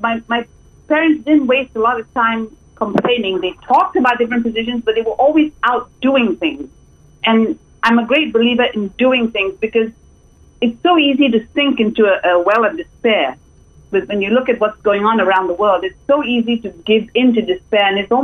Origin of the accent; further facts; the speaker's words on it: Malaysia; also born or lived in United States; I grew up in Malaysia. I did my master's. I did my first degree in Malaysia. Did my master's at UCLA